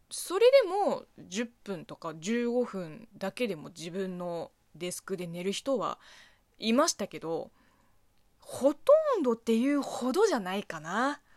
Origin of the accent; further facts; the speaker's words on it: China; now in Japan; 一応在日中国人として発信はしてますけれども、おそらくね、典型的な中国人ではないので、